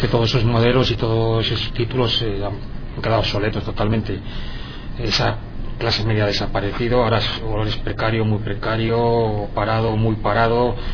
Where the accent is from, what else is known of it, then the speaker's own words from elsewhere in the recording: Valladolid, Castile and León, Spain; la imagen que daba este señor de Valladolid nos avergonzaba como vallisoletanos